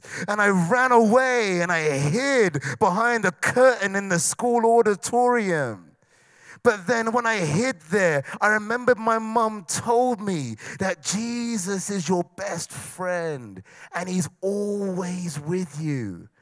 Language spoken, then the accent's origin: English; United Kingdom; As a British man, I have no idea what it's like to live under foreign occupation.